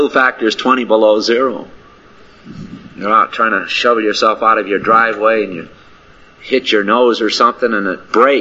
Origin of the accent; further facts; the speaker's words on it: Connecticut, United States; also born or lived in Maine / Rochester, New York; I was born in Maine, spent my early years in Connecticut. And I've been in some cold weather. I spent 7 years in Rochester, New York when I was going to college.